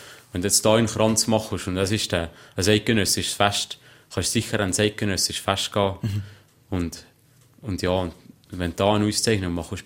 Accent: Switzerland; ich bin sicher stolz darauf, als Schweizer, und dass nur wir Schweizer da oben in den Garten gehen können

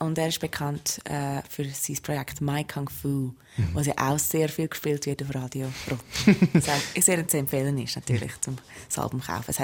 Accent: New York, United States; New York ist halt einfach für mich dort, wo die Musik wirklich lebt und dort, wo ich aufgewachsen bin und viele Freunde leben noch dort.

